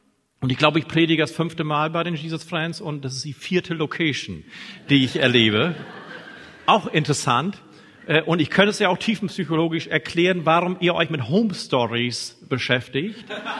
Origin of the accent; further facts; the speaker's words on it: Lower Saxony, Germany; now in Hamburg, Germany; wohne seit 7,5 Jahren hier in Hamburg, aber ihr merkt an der Sprache, zwar Norddeutscher, aber eigentlich Ostfriese